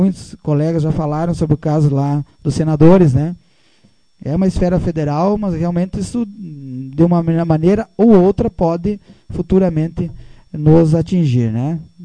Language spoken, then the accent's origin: Portuguese; Pejuçara, Rio Grande do Sul, Brazil; nós que somos de Pejuçara